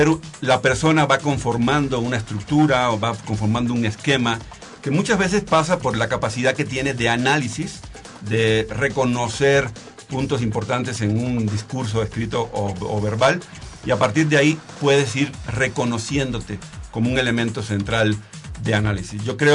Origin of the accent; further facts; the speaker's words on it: Cuba; now in Mexico; leo lo que sucede en mi país de origen